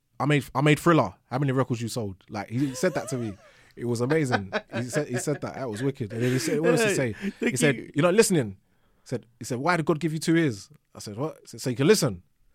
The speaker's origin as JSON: {"language": "English", "town": "Bow", "region": "London", "country": "United Kingdom", "tie": "born or raised there", "said": "because I grew up in Bow. Like they say, you were a Cockney if you was born under the sound of the Bow Bills."}